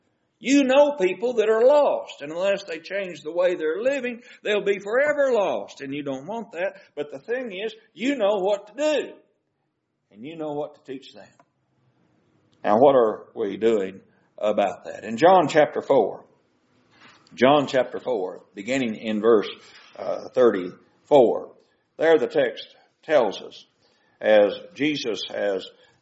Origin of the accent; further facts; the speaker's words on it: California, United States; Well, I'm from California. You can just see folks back up, can't you?